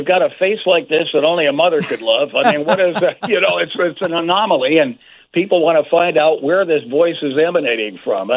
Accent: Chicago, Illinois, United States; it's from Chicagoans. And boy, I'll tell you, we're everywhere. You know, a lot of Chicagoans out there.

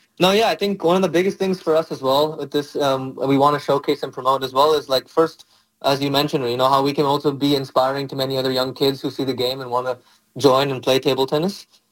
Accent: California, United States; Yeah, so I'm from the Bay Area in California, actually, originally.

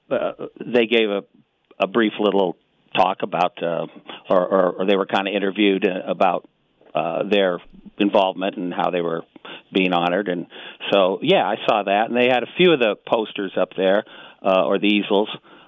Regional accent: Tucson, Arizona, United States; And I grew up here in Tucson

